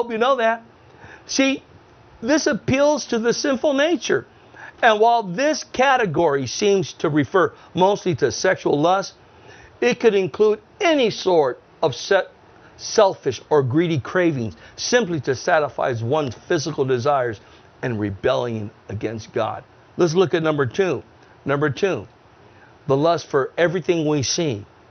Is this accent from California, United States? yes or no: yes; National City, California, United States; When we were kids, I grew up in National City.